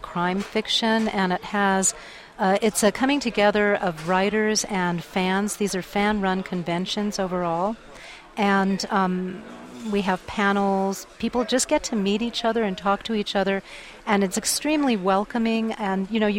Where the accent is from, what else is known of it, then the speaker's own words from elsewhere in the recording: New Mexico, United States; I write about New Mexico, and I wanted to show off my home state.